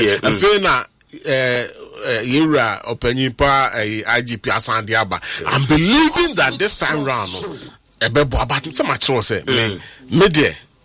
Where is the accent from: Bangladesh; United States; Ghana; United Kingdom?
Ghana; but I'm concerned Ghanaian.